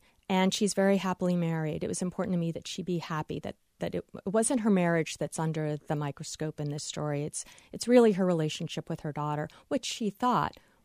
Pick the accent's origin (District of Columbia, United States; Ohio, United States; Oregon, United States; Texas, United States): District of Columbia, United States; Washington; I based Arden and Rory on my own experience growing up in Washington, D.C. and attending an all-girls school.